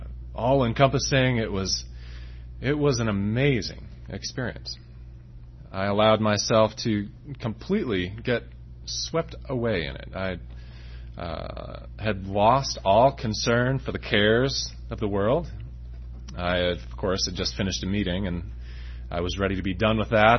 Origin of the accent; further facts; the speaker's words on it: Wisconsin, United States; Now, I grew up in Wisconsin, and you may not know this, but it is about as far away from the ocean as you can get.